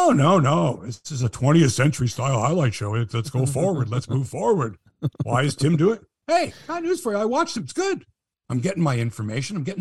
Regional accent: Toronto, Ontario, Canada; Just because I'm from Toronto doesn't make me a bad guy

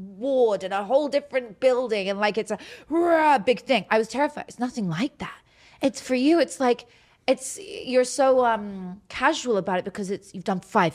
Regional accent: United Kingdom; now in United States; I'm British and I've just moved here, but I would have flown out here for it.

